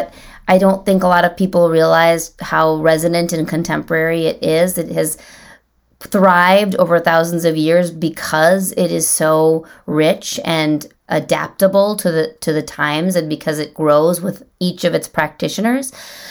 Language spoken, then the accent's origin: English; India; who goes back to India very often and is, figuring out ways that I want to take my experience with being Indian and with the Bharatanatyam form into, with my own direction.